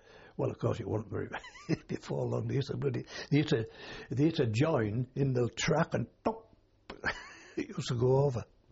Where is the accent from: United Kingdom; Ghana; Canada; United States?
United Kingdom; we used to have some being British